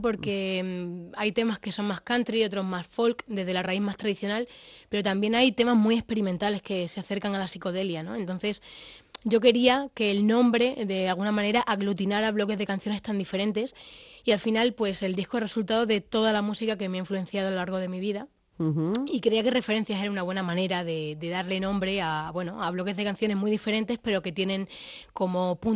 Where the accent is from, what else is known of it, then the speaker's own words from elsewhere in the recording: Extremadura, Spain; accent: Extremadura; moved away as an adult; now in Madrid, Spain; Y aunque yo soy de Extremadura, siento también Madrid como un poco